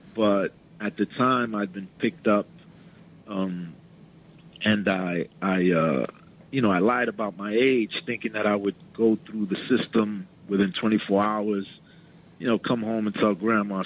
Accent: Brooklyn, New York, United States; So I'm from Brooklyn. I'm from a pre-hip Williamsburg, Brooklyn.

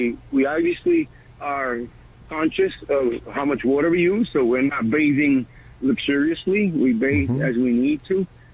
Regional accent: New York City, New York, United States; In New York, you know, I was from New York, you know, living in the Bronx, living in the Lower East Side, living in the Barrio.

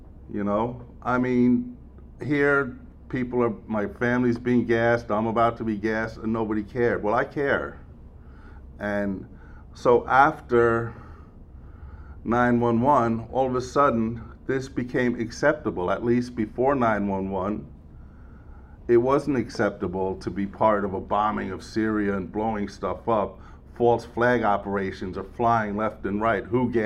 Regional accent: Queens, New York, United States; I was raised in Queens, half Jewish, half German, so I hate myself.

